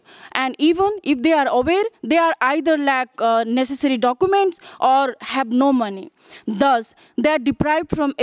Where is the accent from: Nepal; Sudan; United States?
Nepal; English is a second language; from Nepal, representing Dalit Community